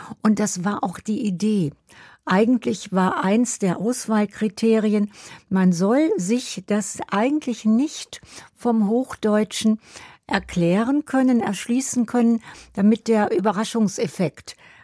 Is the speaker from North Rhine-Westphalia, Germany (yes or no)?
yes; North Rhine-Westphalia, Germany; Also ich bin ja bei Köln aufgewachsen